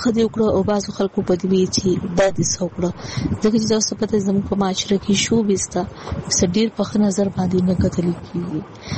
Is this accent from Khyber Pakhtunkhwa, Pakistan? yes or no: yes; Peshawar, Khyber Pakhtunkhwa, Pakistan; زما مور چې هغه د بنو ده او پلار مې چې هغه د لکی مروت دی. خو زما ټول تعلیم چې و نو هغه په پېښور کې شوی، نو تاسو ویلی شئ چې زه په پېښور کې لویه شوی.